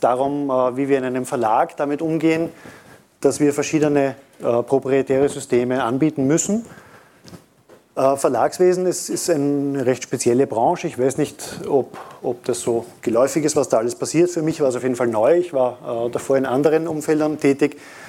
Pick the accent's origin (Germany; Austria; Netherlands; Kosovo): Austria; Am Akzent wird man wahrscheinlich merken, ich komme aus Österreich.